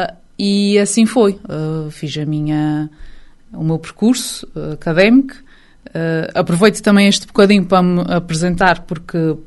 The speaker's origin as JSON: {"language": "Portuguese", "town": "Angra do Heroísmo", "region": "Azores", "country": "Portugal", "lives_now": "Calheta, Portugal", "said": "não sou originária da Calheta, sou da Ilha Terceira, de Angra, mas sempre tive muitas ligações à Calheta desde que nasci. É a terra dos meus avós maternos e as minhas melhores memórias de infância foram passadas na Calheta."}